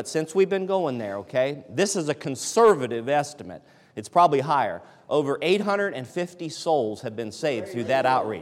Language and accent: English; Ohio, United States; I'm from Ohio, so don't hold that against me.